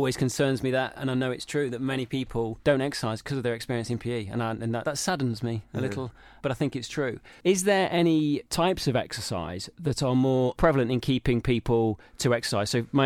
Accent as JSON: {"language": "English", "town": "Nottingham", "region": "East Midlands", "country": "United Kingdom", "said": "You know, we're both from Nottingham, getting on the Trent again in January."}